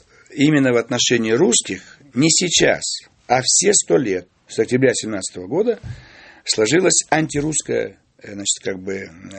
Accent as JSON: {"language": "Russian", "country": "Kazakhstan", "moved": "yes", "lives_now": "Russia", "said": "Я сам же приехал из Казахстана."}